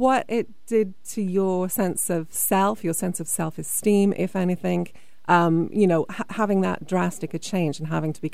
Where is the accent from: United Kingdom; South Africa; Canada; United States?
United Kingdom; England; obviously I'm English. I still go into culture shock when I go home now.